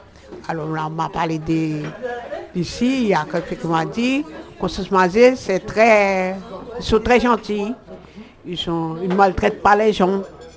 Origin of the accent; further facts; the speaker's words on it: French Guiana, France; moved away as an adult; je suis sorti de la Guyane à cause de mon mari qui était malade.